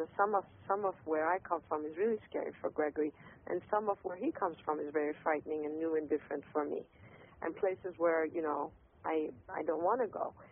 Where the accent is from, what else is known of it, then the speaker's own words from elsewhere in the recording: Iran; I was born and raised in Iran, and I was born and raised in Iran as a Jewish person and female